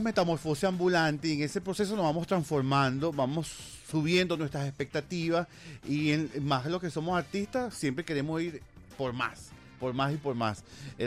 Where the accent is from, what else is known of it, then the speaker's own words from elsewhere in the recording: Güiria, Sucre, Venezuela; Yo me acordé de que mi pueblo Guiri estaba cumpliendo ese año 250 años